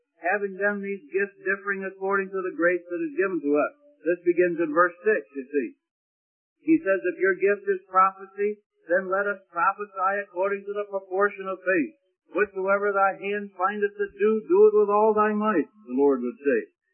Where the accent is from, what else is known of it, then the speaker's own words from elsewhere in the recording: Scotland, United Kingdom; Now, I'm a Scotsman.